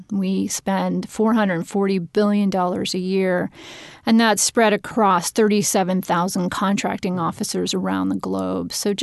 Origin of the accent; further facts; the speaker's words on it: Pennsylvania, United States; also born or lived in Washington, D.C., United States; and Pennsylvania is my home state. So it was fun going back. I'd been in D.C. for a long time.